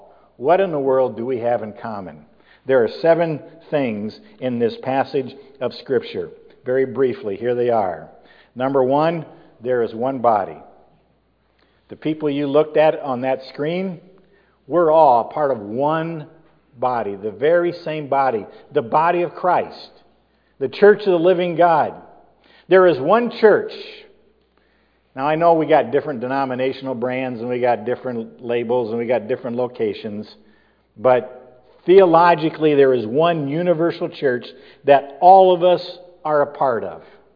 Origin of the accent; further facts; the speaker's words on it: Iowa, United States; My wife's from Minneapolis, and I'm from Northern Iowa.